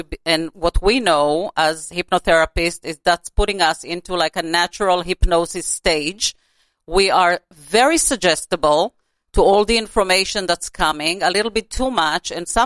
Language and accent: English; Florida, United States; now in Los Angeles, United States; and I come from Florida, so I know what rain is.